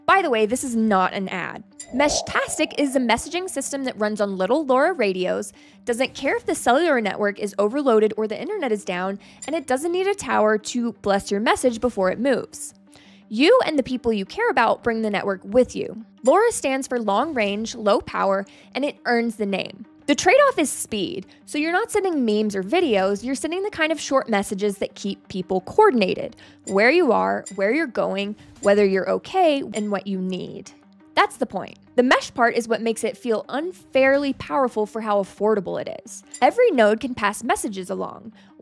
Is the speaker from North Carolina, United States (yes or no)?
yes; North Carolina, United States; My home state of North Carolina saw this firsthand during Hurricane Helene.